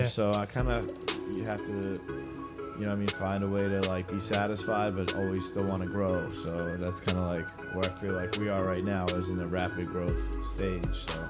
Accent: Bethesda, Maryland, United States; I'm from Bethesda, Maryland. It's a suburb of D.C.

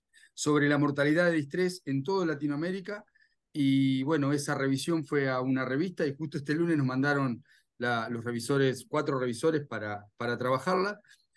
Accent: Argentina; soy de Argentina, vivo cerca de Buenos Aires.

